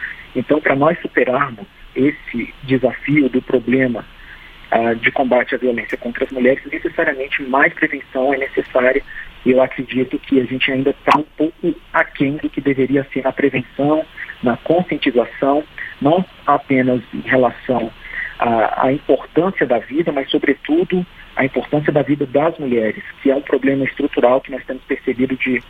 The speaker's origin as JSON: {"language": "Portuguese", "country": "Brazil", "said": "Nós, como brasileiros, falando da nossa realidade especificamente"}